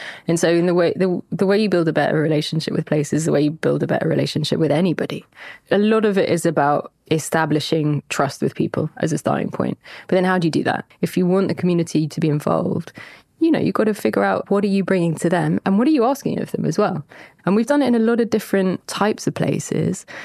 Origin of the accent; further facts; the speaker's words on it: South West England, United Kingdom; You know, we grew up around the Jurassic coast.